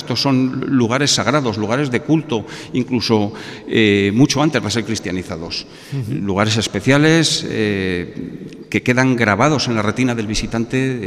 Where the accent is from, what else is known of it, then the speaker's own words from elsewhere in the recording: Aragon, Spain; Yo soy aragonés, soy muy cabezudo